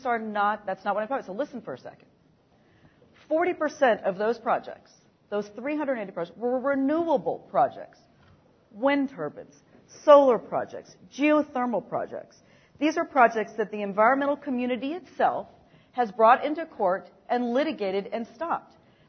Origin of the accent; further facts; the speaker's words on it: Texas, United States; to use a Texas, I'm from Texas, you know, to use a Texas metaphor